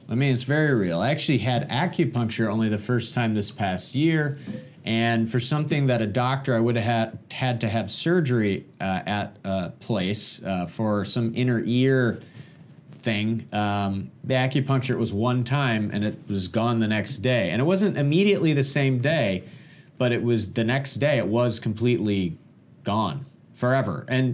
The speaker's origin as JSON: {"language": "English", "region": "Michigan", "country": "United States", "said": "I'm originally from Michigan."}